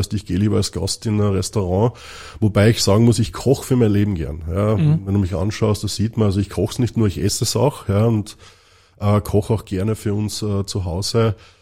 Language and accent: German; Magdalensberg, Carinthia, Austria; ich bin ursprünglich aus Kärnten, ich bin geboren und aufgewachsen in Klagenfurt, also eigentlich nicht genau in Klagenfurt, sondern ein bisschen außerhalb in der schönen Gemeinde Magdalensberg.